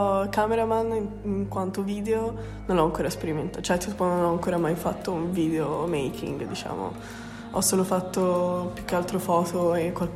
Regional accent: Lucca, Tuscany, Italy; also born or lived in Belgium; ho 18 anni e abito a Lucca da quando sono piccola. Prima però sono nata in Belgio e mia madre è tunisina, quindi mi sento anche molto tunisina. Mio padre è tedesco

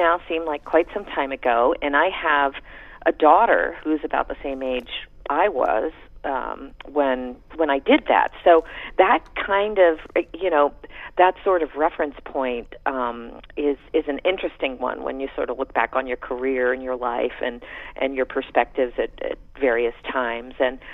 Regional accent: Norman, Oklahoma, United States; also born or lived in Michigan; I grew up in Norman, Oklahoma, and then, as I said, went to high school in Michigan.

